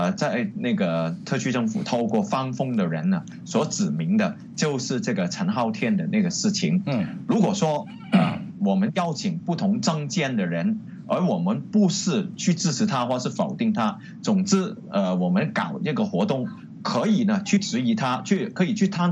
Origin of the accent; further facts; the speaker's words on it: Guangdong, China; accent: Cantonese; 我们广东话说这包袱的话给你7天时间啊